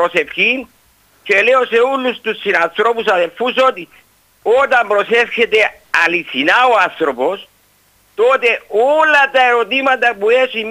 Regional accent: Nicosia, Nicosia District, Cyprus; είμαι από Λευκοσία.

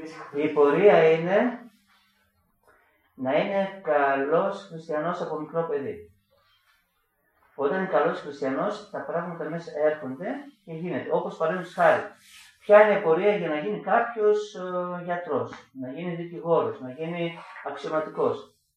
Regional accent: Edessa, Central Macedonia, Greece; Είμαι παιδί μιας τρίτεκνης οικογένειας, το μικρότερο παιδί, και μεγάλωσα στην Έδεσσα.

